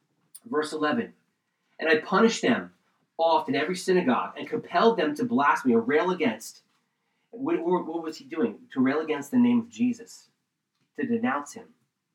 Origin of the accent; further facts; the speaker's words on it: Gilbertsville, United States; It's like me, I would call myself … because I'm from Gilbertsville.